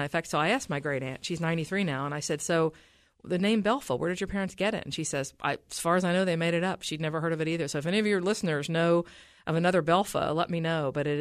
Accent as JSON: {"language": "English", "town": "Huntington", "region": "West Virginia", "country": "United States", "tie": "born or raised there", "said": "Born and raised in Huntington, which a lot of your listeners will know. It's the home of Marshall University, where my father taught mathematics for many years. So West Virginia was very much my home."}